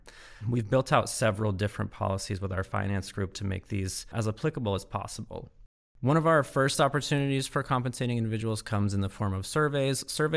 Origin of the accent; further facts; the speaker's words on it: Seattle, Washington, United States; I'm from Seattle, Washington.